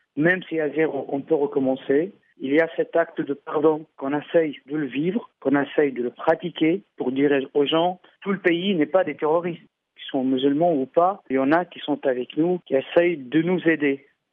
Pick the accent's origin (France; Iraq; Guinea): Iraq; Mosul, Nineveh; Moi personnellement, je viens de la ville de Moussoul. Moussoul, donc c'est Ninive, c'est pas la plaine de Ninive où il y a des villages qui sont complètement chrétiens. J'ai vécu toute ma vie avec des amis musulmans